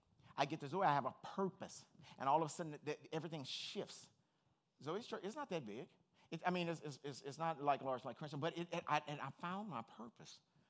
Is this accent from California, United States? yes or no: yes; Compton, California, United States; what had happened to me growing up in Compton like I did, I made a decision I was never going to live like that.